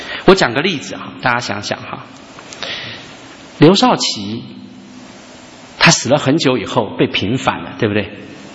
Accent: China; 其实生命在我们中国人心里面是有一个永恒的心在里面

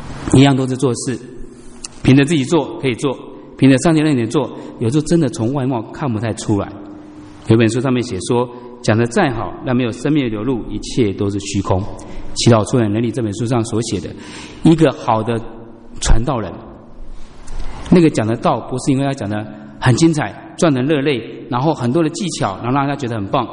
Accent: Taiwan; 假设你们邀请我从台湾来，我真的来了嘛

